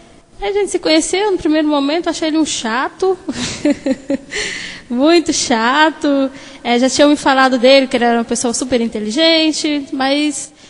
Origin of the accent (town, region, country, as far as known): Formosa, Goiás, Brazil